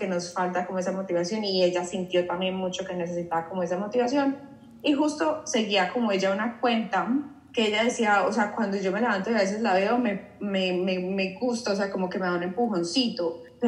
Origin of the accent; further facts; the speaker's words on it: Colombia; yo soy colombiana y Sang es vietnamita, o sea, nosotras no somos mexicanas, pero nos conocimos en México y ya llevamos, Sang lleva ya casi 6-7 años viviendo en México y yo estuve viviendo